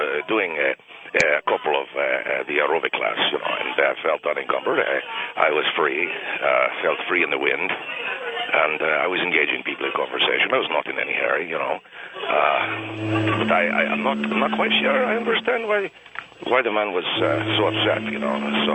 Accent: Argentina; I am not a Mexican. I'm from Argentina, number one.

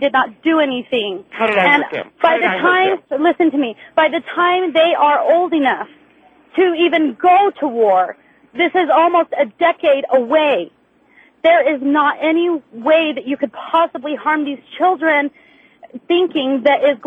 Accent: Chile; now in United States; I am Hispanic. I am from South America. I have lived here my life, but I am Chilean.

